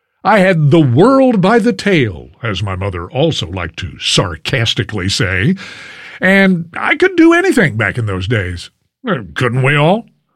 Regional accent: Fort Worth, Texas, United States; I went to TCU in my hometown of Fort Worth.

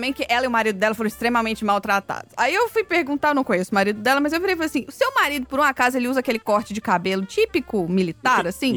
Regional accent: Brazil; todos os meus calls, pra todo mundo ver que eu sou brasileira

